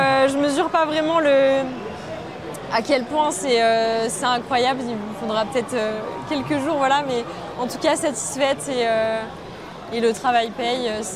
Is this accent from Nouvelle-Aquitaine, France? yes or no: no; Provence-Alpes-Côte d'Azur, France; Et en fait, j'ai grandi dans le Mercantour, donc j'ai toujours beaucoup aimé la montagne.